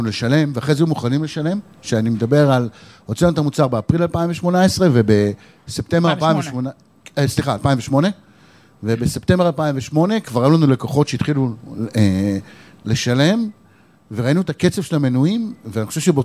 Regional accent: Petah Tikva, Central District, Israel; accent: Petah Tikva; אני לא מנסה להדגים לכם את המבטא שלי מפתח תקווה.

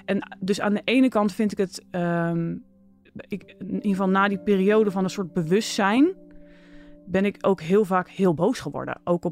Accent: Leiden, South Holland, Netherlands; Ik kom uit Leiden. Ik ben opgegroeid met mijn ouders en mijn broertje.

